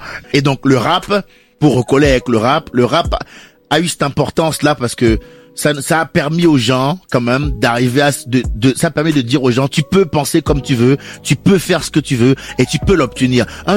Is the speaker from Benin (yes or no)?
yes; Benin; je suis franco-béninois mais je suis né, j'ai grandi au Bénin